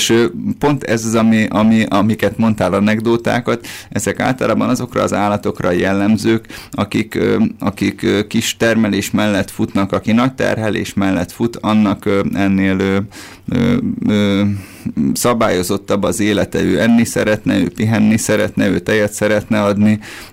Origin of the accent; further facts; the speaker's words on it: Budapest, Hungary; én a születési családomban az ötödik kerületben nőttem fel, és nagyjából a kamaszkorom végére volt az, hogy a neutrális családom egy az egybe kiköltözött, tehát kiköltöztünk az agglomerációba egy picit a Rózsavölgybe, ez a 22.